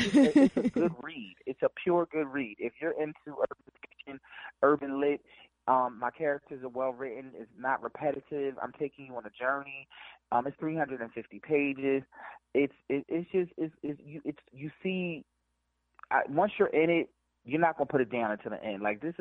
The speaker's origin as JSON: {"language": "English", "town": "Philadelphia", "region": "Pennsylvania", "country": "United States", "tie": "born or raised there", "said": "Because, as I said, I grew up in West Philly, Overbrook, Winfield area."}